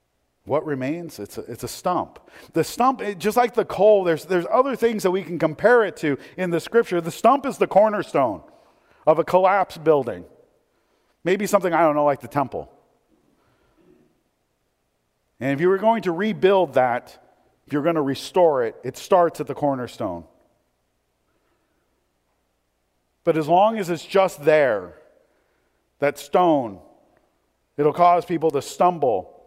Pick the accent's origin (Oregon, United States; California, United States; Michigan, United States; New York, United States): Oregon, United States; Portland; Keep in mind, I grew up in Portland.